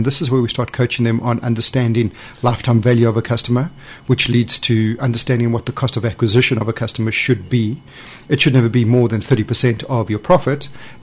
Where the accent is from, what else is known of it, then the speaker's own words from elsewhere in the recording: South Africa; now in United Kingdom; South Africa.